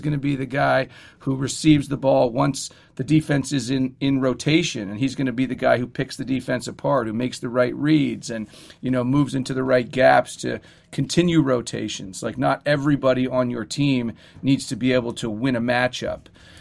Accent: Alberta, Canada; when I grew up in Alberta

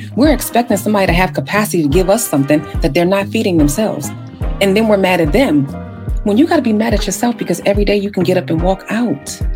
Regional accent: United States; We grew up right here in America, born and bred.

